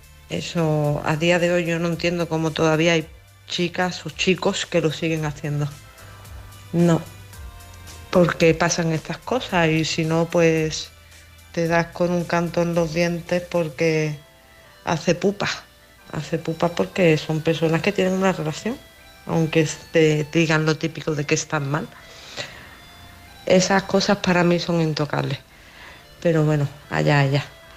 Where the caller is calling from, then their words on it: Málaga, Andalusia, Spain; de Málaga.